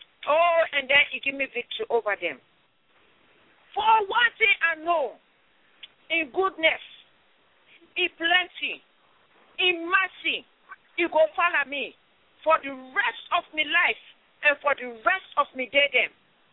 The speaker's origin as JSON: {"language": "English", "country": "Sierra Leone", "lives_now": "United States", "said": "and I'm from Sierra Leone. I'm going to read to your ears Psalm 23 in my own dialect."}